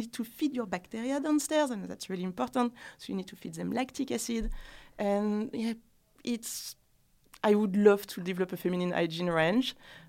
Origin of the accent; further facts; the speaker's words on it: France; accent: French; English is a second language; moved away as an adult; now in London, United Kingdom; So my accent must have been even stronger when I arrived. But it's in, I've been told that the more confidence I take in myself, the stronger my accent is becoming.